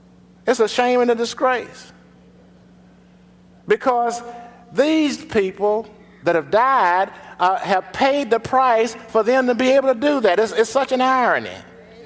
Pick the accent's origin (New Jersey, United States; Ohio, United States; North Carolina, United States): North Carolina, United States; Greensboro; When I was a child growing up in Greensboro